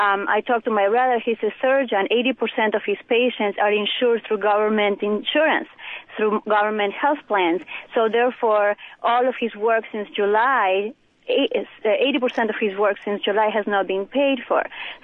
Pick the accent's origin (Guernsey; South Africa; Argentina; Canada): Argentina; English is a second language; moved away as an adult; now in Davenport, United States; I grew up in Argentina. I'm 38 years old. I came to live in the United States 10 years ago